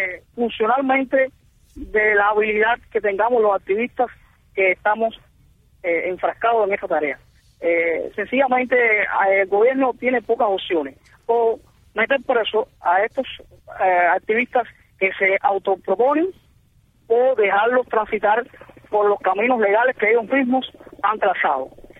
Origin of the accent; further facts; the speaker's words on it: Cuba; Nosotros también somos cubanos.